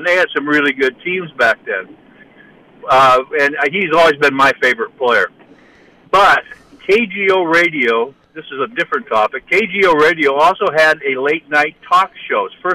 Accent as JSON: {"language": "English", "town": "Junction City", "country": "United States", "tie": "born or raised there", "said": "I grew up in Junction City."}